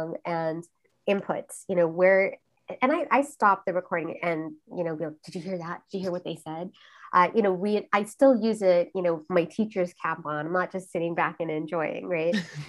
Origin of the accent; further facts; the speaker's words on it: Florida, United States; So my first language, I would say there's two. It's English, having grown up here in the US, but also Malayalam. And I grew up in South Florida, so I obviously learned how to speak Spanish.